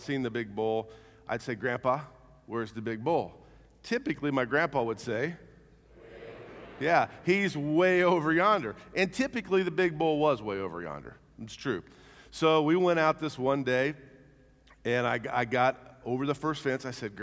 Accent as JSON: {"language": "English", "region": "Indiana", "country": "United States", "tie": "born or raised there", "said": "Today, I want to talk to you a little bit about me growing up in Southern Indiana."}